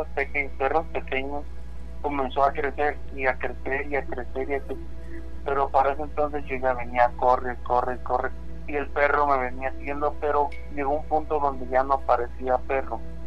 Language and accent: Spanish; Chiapas, Mexico; now in Querétaro, Mexico; yo soy de un pueblito en una zona alta del estado de Chiapas.